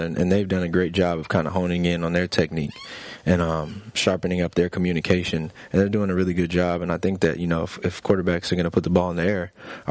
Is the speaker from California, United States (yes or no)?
yes; California, United States; And obviously, being Californian, you know, you got great just heritage and history when it comes to the Raiders organization